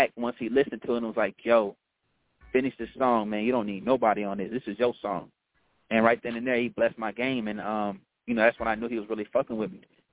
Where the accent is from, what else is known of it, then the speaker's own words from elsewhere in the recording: Killeen, Texas, United States; And that's in Austin, Texas every year. 45 minutes away from my hometown of Killeen.